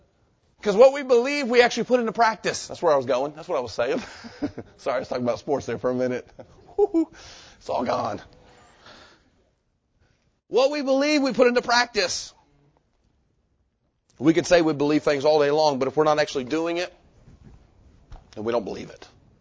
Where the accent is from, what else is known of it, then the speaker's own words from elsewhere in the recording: Arkansas, United States; I grew up in Arkansas. People are like, why don't you like the Pig?